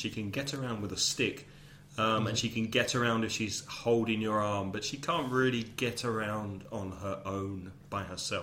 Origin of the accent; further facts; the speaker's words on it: London, United Kingdom; I would say, as a Londoner, as somebody from London, nice to meet you.